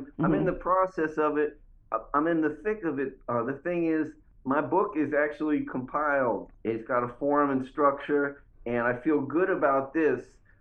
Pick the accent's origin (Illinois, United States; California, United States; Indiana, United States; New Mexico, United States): California, United States; Berkeley; also born or lived in New York; my book begins with a whole chapter just about growing up in Berkeley, the people here who helped me. And then it goes to when I moved back to New York at 19